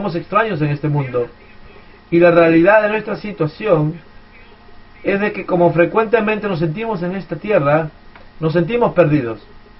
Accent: England, United Kingdom; Spanish is a second language; Me gusta a mí porque soy de Inglaterra y me gusta el sonido de las campanas.

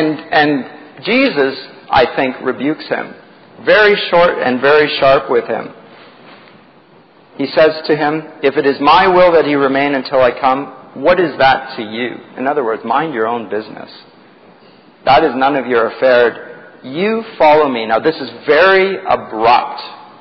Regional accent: Canada; I'm a Canadian as well as a Christian.

